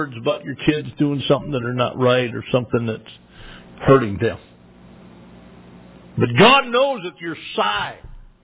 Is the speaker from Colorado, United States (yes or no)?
no; Hope, Michigan, United States; He grew up in my hometown of Hope, Michigan.